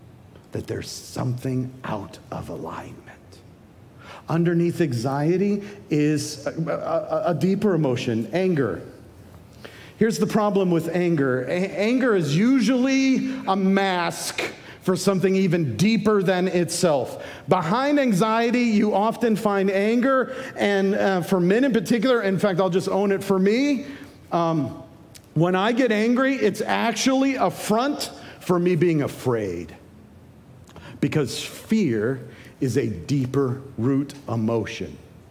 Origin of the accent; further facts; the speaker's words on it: Detroit, Michigan, United States; also born or lived in Florida; I grew up in Detroit, and my wife and I lived most of our lives in Florida